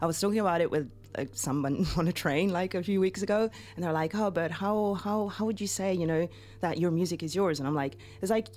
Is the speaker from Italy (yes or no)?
yes; Italy; English is a second language; moved away as an adult; now in London, United Kingdom; growing up in Italy was great, but also challenging.